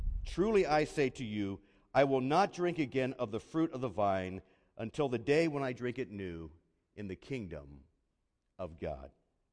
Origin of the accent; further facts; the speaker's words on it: Pennsylvania, United States; There's one of those five-point intersections where I grew up near Philadelphia